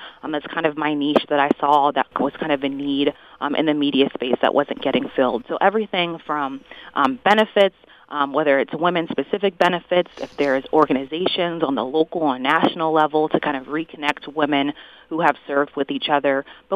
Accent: Los Angeles, California, United States; moved away as an adult; As you stated, I grew up in the Los Angeles area and I just kind of wanted to go out of state for school.

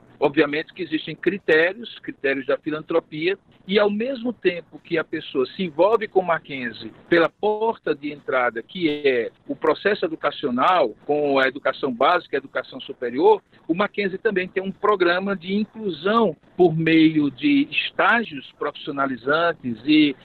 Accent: Paraíba, Brazil; alcançavam os rincões da minha Paraíba, de onde eu vim

